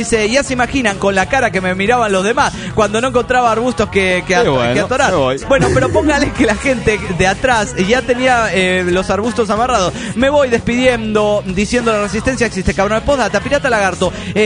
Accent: Puno, Peru; Hola, soy … de Puno, Perú.

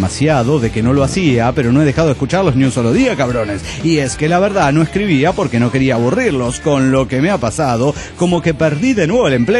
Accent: Bolivia; lo que se muestra al mundo de Bolivia y lo que la mayoría de la gente ignora en mi país es una gran mamada

